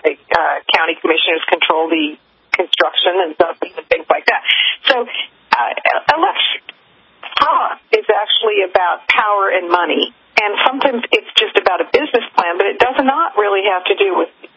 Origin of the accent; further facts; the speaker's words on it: Washington, United States; Washington State, my home state, I get to hang out there for a little while.